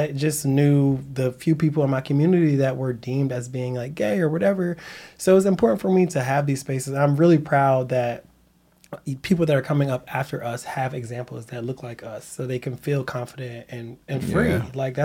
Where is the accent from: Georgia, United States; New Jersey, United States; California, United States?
New Jersey, United States; Bristol; I'm from Bristol, New Jersey. Holla.